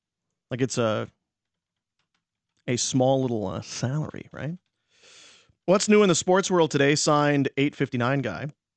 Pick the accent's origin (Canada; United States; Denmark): Canada; Manitoba; That's 20 minutes from my hometown. That's basically... That's where I'm from.